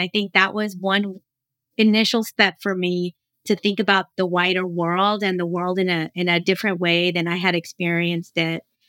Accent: Texas, United States; also born or lived in Mexico; But, you know, I grew up in Mexico. I grew up in South Texas and really in a community where I didn't really have even the words

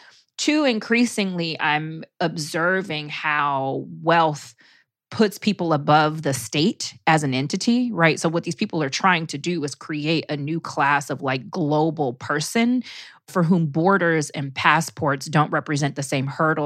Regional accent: California, United States; I grew up in California, right?

